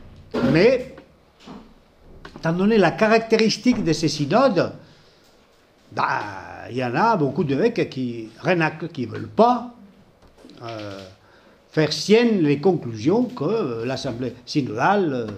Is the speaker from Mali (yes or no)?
no; Pamplona, Navarre, Spain; À Paris, par exemple, il n'y a jamais eu de synode. Chez moi, à Pamplune, non plus.